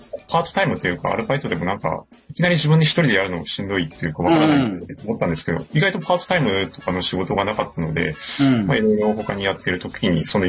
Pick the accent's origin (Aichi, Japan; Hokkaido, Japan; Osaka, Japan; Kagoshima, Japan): Kagoshima, Japan; moved away as an adult; 出身が鹿児島です。そうですね、上京してきたのが就職の時に、こちらの関東の方に就職で上京してきましたと。